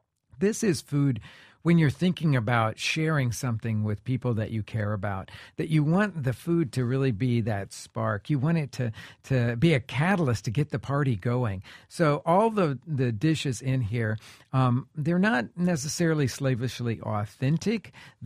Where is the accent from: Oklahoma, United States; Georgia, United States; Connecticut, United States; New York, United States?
Oklahoma, United States; I grew up in Oklahoma.